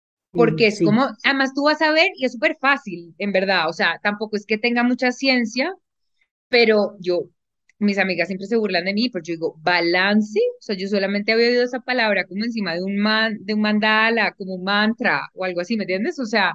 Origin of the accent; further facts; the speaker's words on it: Colombia; tú sabes cómo somos los colombianos.